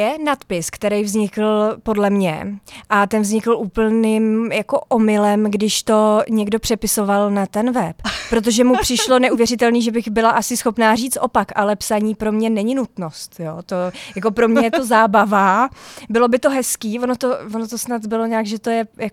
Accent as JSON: {"language": "Czech", "town": "Teplice", "region": "Ústí nad Labem Region", "country": "Czechia", "said": "my jsme jinak z Teplic, z Oseka a z této oblasti, to jsou hezký místa"}